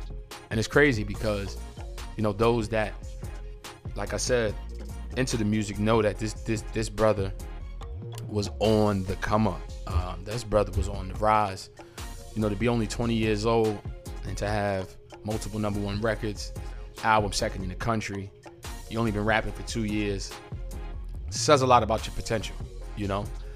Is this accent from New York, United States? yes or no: yes; Bronx, New York, United States; I'm born and raised in the Bronx.